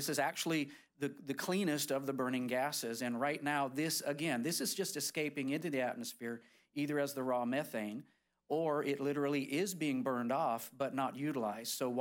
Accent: California, United States; born there; I was born in Southern California. We know the rolling brownouts that occur there

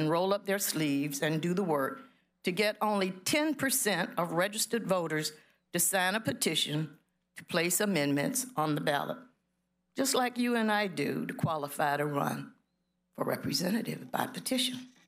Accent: Florida, United States; This proposal is near and dear to me. This is my hometown. So I'm speaking to you today as a citizen of Alachua County.

